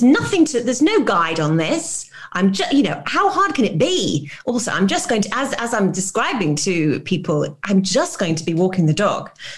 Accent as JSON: {"language": "English", "country": "United Kingdom", "said": "this is probably slightly more of a uniquely British thing, where we are very much a kind of nation of, we are big dog lovers, but being British"}